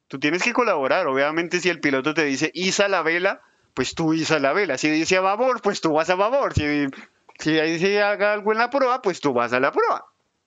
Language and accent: Spanish; Colombia; yo también soy colombiano